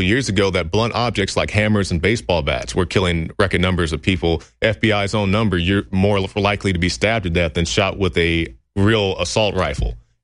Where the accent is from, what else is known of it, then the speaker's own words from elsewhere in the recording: Oklahoma, United States; Well, my home state of Oklahoma passed it back in 2013, I believe is when it came law, became law. And when I go home, you know, Christmas or, you know, summertime, I went here in May.